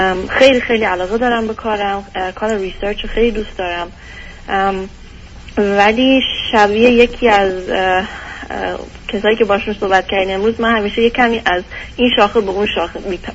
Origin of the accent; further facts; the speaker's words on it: Germany; born there; Persian is a second language; من متولد آلمان هستم و 29 سالمه